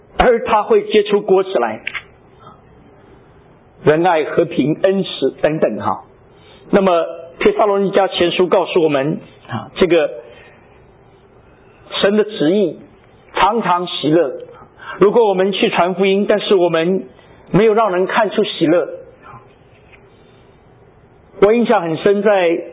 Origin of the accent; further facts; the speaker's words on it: China; 因为我们中国人在海外其实最爱国的是我们的胃，尤其在德国